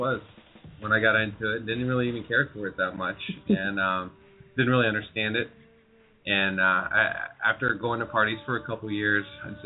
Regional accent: South Carolina, United States; Yeah, I grew up in South Carolina and moved down to St. Augustine in like 95

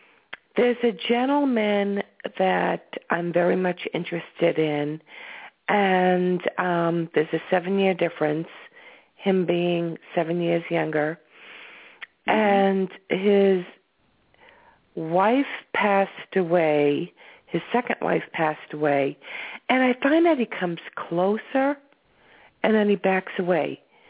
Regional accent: Massachusetts, United States; I'm from Massachusetts.

